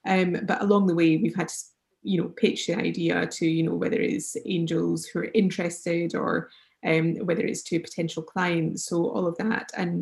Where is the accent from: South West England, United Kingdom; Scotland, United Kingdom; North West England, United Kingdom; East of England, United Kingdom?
Scotland, United Kingdom; now in United States; So from the UK, and especially being Scottish, we're very, very self-deprecating.